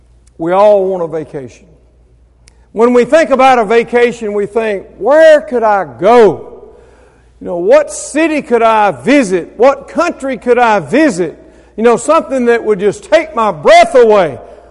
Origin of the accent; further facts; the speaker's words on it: Mississippi, United States; This is not a river from Mississippi, I can tell you right now. Okay? I'm from Mississippi. I've seen those rivers.